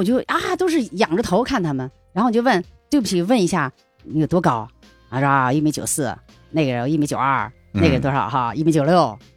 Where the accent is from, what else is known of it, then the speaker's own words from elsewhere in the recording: China; 咱们作为外人，作为中国人嘛，